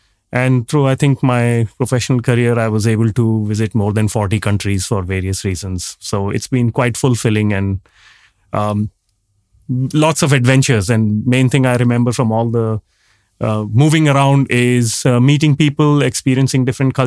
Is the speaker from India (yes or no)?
yes; New Delhi, Delhi, India; moved away as an adult; now in United States; So when I was growing up in New Delhi, which actually just hosted the G20 summit, and it's the capital city of India, I always dreamt of living in other places. So my first foray out of Delhi was 30 years ago when I moved to the United States.